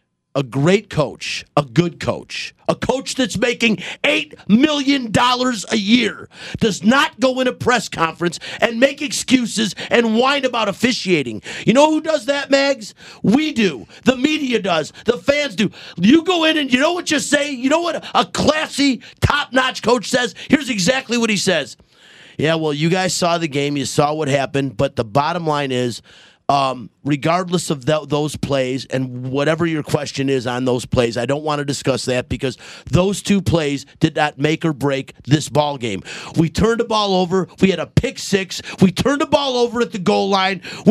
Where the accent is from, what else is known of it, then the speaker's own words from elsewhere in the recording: Detroit, Michigan, United States; But, hey, I'm from Detroit. I've had to live with this word my entire life being a Lions fan.